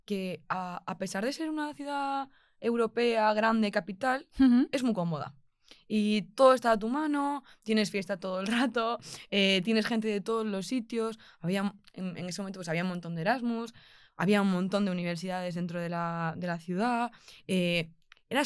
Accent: Málaga, Andalusia, Spain; yo empecé en Málaga, pues bueno, yo soy de Málaga y empecé a estudiar allí.

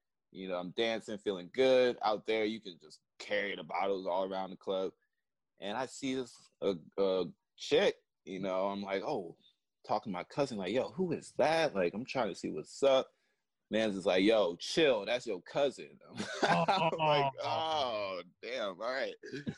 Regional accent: Ghana; That's Ghana in West Africa. Yep. I know you guys are familiar, might not be, but I am Africa.

